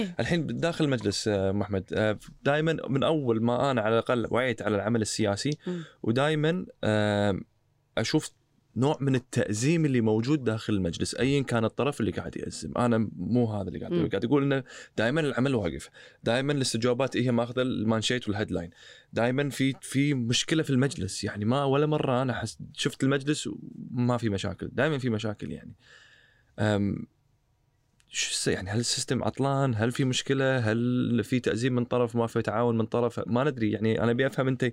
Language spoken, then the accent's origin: Arabic; Kuwait; إحنا عندنا بالكويت